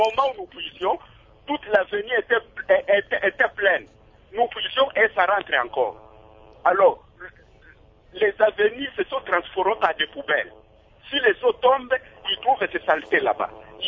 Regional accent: Bandundu, Kwilu, DR Congo; now in Kinshasa, Congo (DR); Je suis ici à Kinshasa. Je suis de Bandundu.

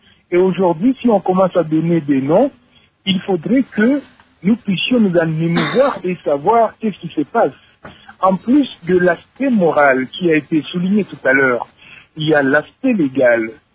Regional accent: DR Congo; pour moi, en tant que Congolais

